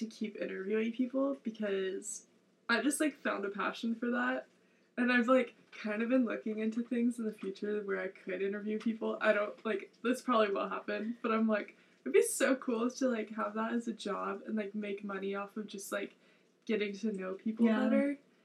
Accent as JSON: {"language": "English", "region": "California", "country": "United States", "lives_now": "Tucson, United States", "said": "And, like, always, I'm from California, so, like, coming back from California or, like, leaving Tucson, like, they're always, it's a weird transition for me."}